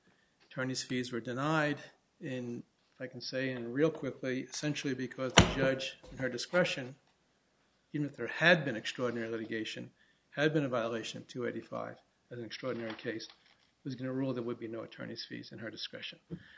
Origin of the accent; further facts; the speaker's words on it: New York, United States; Yes, sir. I'm from New York. You have to.